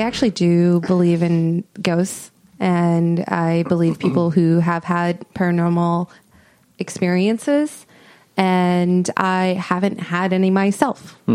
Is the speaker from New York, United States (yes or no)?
no; Minnesota, United States; But with ghost stories, there's this one time in my home state, Minnesota, somebody tried to bring me to a haunted barn